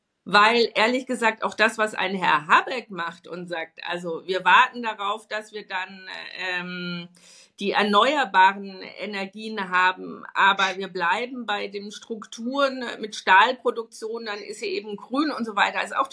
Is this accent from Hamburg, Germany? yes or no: no; Bavaria, Germany; Du weißt, ich komme ja aus Bayern